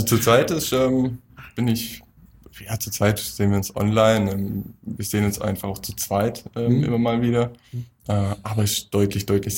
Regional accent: Baden-Württemberg, Germany; Nee, ich bin in Wald im Schönbruch aufgewachsen.

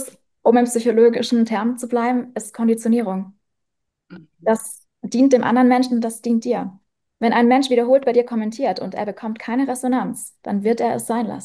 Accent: Germany; now in Vienna, Austria; Ich bin aus Deutschland, aber ich wohne inzwischen in Wien

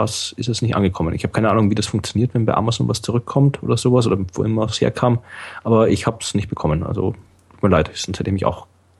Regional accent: Austria; dass ich jetzt als Österreicher kriege ich das gar nicht

